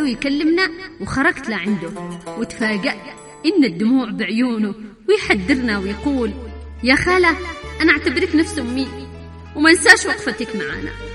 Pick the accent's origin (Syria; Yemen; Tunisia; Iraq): Yemen; South Yemen; حتى لو كنت أنا جنوبية.